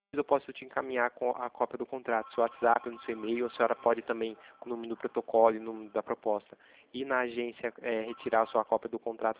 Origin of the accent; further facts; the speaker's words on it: Itatiba, São Paulo, Brazil; porque eu sou daqui de Itatiba, né? Interior de São Paulo.